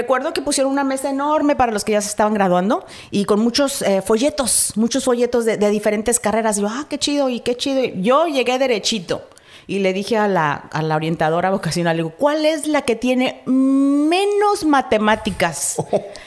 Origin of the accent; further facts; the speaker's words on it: Ciudad Valles, San Luis Potosí, Mexico; Nací en Ciudad Valle, San Luis Potosí, que es en la Huasteca Potosina, y ahí crecí, ahí me crié hasta que pude irme a San Luis Potosí, a la capital, a estudiar la carrera de comunicación